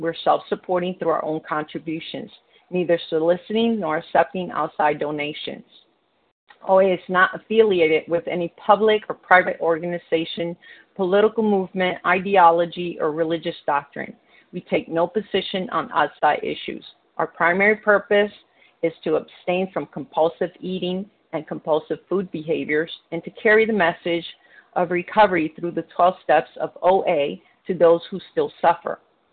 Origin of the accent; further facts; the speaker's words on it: New York, United States; I'm from New York and I am a recovered compulsive overeater.